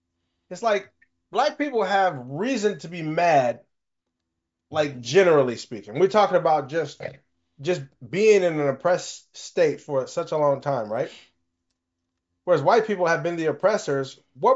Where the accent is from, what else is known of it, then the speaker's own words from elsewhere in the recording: Mississippi, United States; keep in mind, I'm from Mississippi.